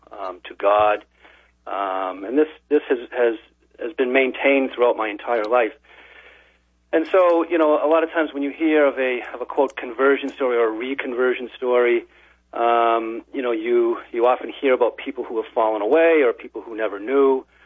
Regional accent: Massachusetts, United States; born there; I'm in my mid 40s now. I was born in Massachusetts. Into a good Catholic family

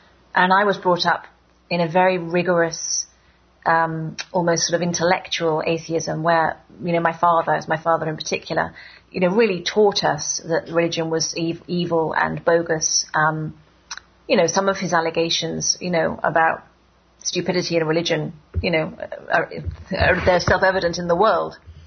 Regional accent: United Kingdom; I'm from Britain, where the Anglican Church was, I'm not sure about now, but it was the kind of main church as I was growing up.

